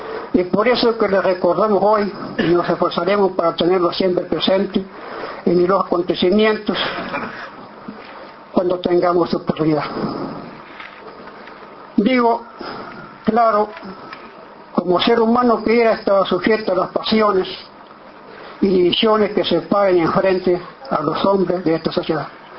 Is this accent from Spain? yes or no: no; Uruguay; no como blanco, sino como uruguayo